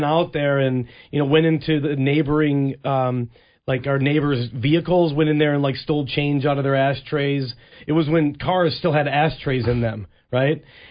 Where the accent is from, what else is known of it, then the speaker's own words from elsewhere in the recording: Stillwater, United States; Growing up in Stillwater was amazing. Stillwater is a beautiful town.